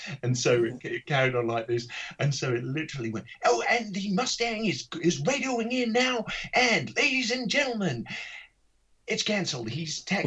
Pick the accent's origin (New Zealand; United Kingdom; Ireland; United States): United Kingdom; So we're typically British and staid mostly, and it's all very well commentated on like this.